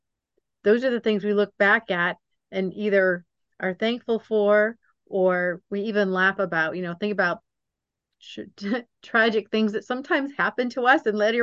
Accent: Georgia, United States; I have a friend that he's from California. I'm from Georgia.

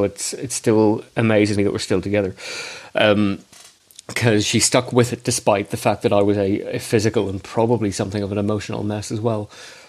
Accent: Belfast, Northern Ireland, United Kingdom; I think part of it is because of growing up in Belfast, I've seen what other people have been exposed to.

